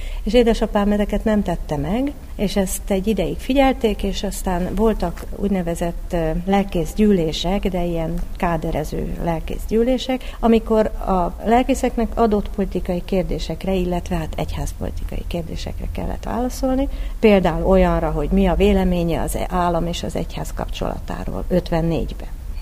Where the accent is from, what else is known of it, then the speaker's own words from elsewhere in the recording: Budapest, Hungary; 50-es években születtem, és az 56-os forradalmat a Nagykörúton a lövöldözések között éltük meg